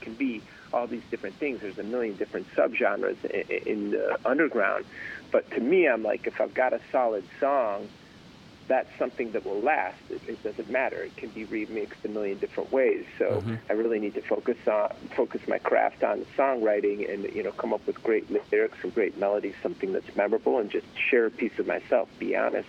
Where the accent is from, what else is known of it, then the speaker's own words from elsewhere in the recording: Chicago, Illinois, United States; now in California, United States; I was a kid growing up in Chicago. I thought everybody was into house music like we were.